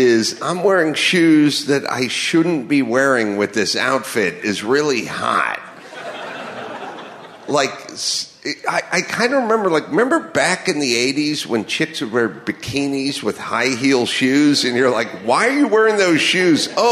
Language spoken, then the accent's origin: English; Los Angeles, California, United States; born or raised there